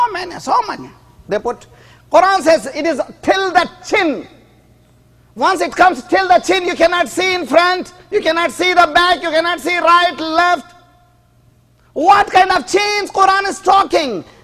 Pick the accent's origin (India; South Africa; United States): India; South India; In India, I am from South India, in Madras, in Bangalore